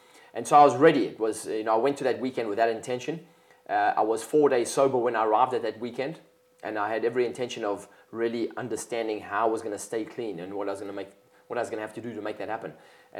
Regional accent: South Africa; Well, South Africans are known for being direct.

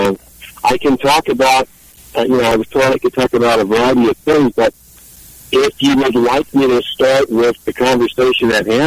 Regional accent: California, United States; Born and raised in California. First part of my life was spent in Northern California. And then back in the 80s, I came down to Southern California.

